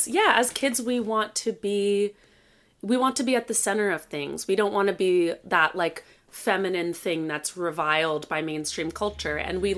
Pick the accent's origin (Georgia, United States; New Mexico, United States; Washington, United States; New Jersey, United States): New Jersey, United States; Princeton; Yes, I grew up in Princeton, so I have a handful of questions for you about the 609